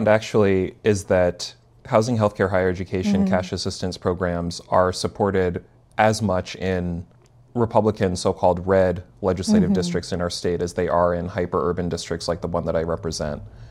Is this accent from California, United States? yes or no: no; New York City, New York, United States; born there; I was born in New York City.